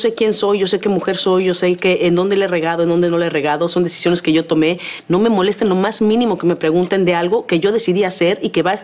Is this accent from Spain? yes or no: no; Mexico; cada vez que llego a México, pues ese es mi hogar, es mi país. Es de donde soy